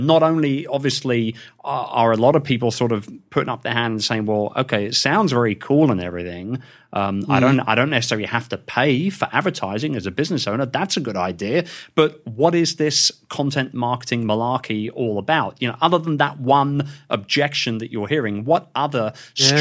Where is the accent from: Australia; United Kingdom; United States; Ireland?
United Kingdom; moved away; even being a Brit myself, like I, you know, my mindset is that, you know, I go back to the UK regularly